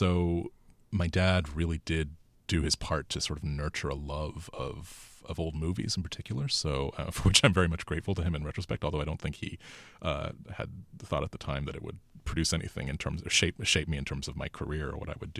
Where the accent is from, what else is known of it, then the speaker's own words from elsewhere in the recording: California, United States; I grew up in Orange County, and with the Orange County Register, my hometown paper